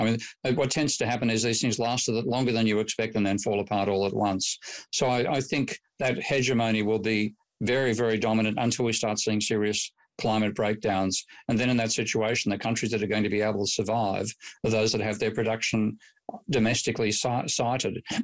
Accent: Australia; So as being an Australian has actually given me a very interesting perspective there.

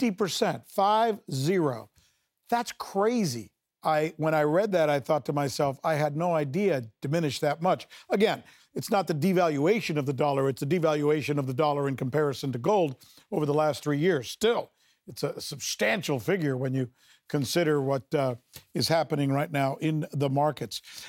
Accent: United States; I mean, I'm American, I want the dollar to remain valuable.

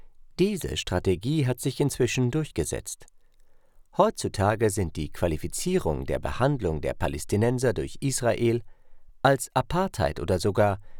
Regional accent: Saint Petersburg, Russia; moved away as an adult; Ich habe meine Heimatstadt Leningrad, heute St. Petersburg, habe Freunde, meinen Bruder, die Gräber meiner Eltern und Großeltern zurückgelassen.

